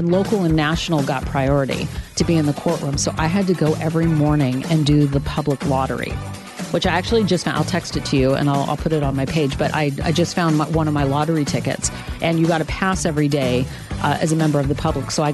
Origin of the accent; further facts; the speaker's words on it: Sacramento, California, United States; right outside of my hometown of Sacramento.